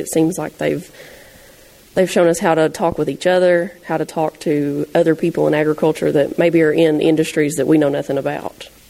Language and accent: English; Kentucky, United States; I'm from Eastern Kentucky, Johnson County